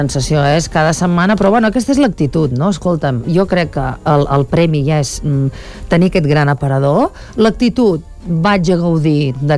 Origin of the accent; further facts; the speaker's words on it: Sant Joan les Fonts, Catalonia, Spain; jo sóc de Sant Joan les Fonts, no sóc d'Olot aquí. Garrotxa